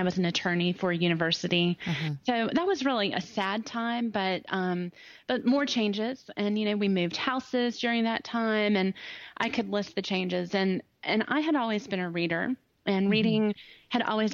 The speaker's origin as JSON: {"language": "English", "town": "Greenville", "region": "South Carolina", "country": "United States", "tie": "born or raised there", "also_born_or_lived": "Ohio", "said": "Oh, I'm from Greenville, South Carolina. My accent, I was born in Ohio, so this accent was developed, but I've lived in Greenville for a long time now, 30-something years on and off."}